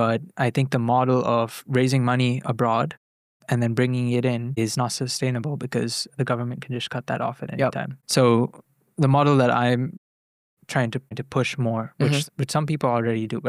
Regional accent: India; I grew up in India, and I grew up around ministry.

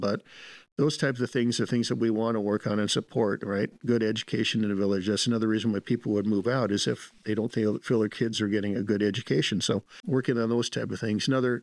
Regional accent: Kodiak, Alaska, United States; I was born and raised in Kodiak. I was born in 1961 at Griffin Memorial Hospital, which is that little white square building across the street from the Illitik Museum.

